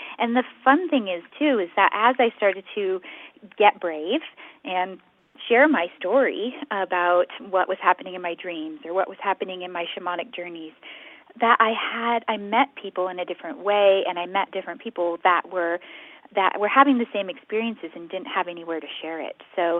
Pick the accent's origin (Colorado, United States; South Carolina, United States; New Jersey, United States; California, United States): Colorado, United States; But I grew up in Colorado